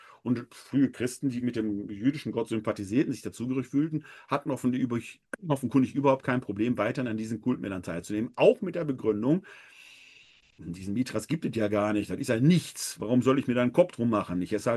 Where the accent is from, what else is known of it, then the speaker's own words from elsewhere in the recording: Essen, North Rhine-Westphalia, Germany; ein Comedian aus meiner Heimatstadt Essen